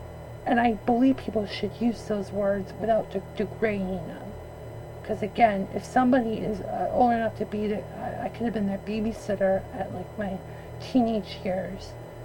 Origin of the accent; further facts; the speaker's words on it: London, United Kingdom; And I think the perception of females growing up in London area was negative for me.